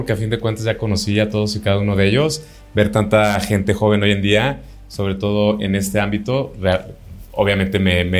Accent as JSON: {"language": "Spanish", "town": "Lagos de Moreno", "region": "Jalisco", "country": "Mexico", "tie": "born or raised there", "said": "yo mi niñez la pasé en Lagos de Moreno, un pueblo pintoresco, pero a fin de cuentas era un lugar de calle en donde nosotros nos la pasábamos en bicicleta."}